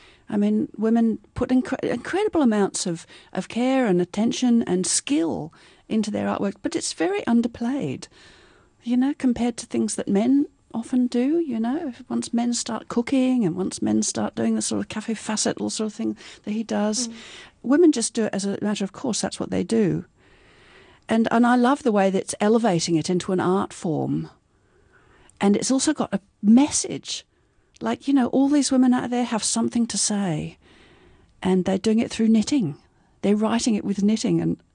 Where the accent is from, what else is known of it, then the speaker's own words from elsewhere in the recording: England, United Kingdom; I'm English, and as a young student, the American Army military came and put a war base with cruise missiles, nuclear weapons, on Greenham Common, which was a public land, big area.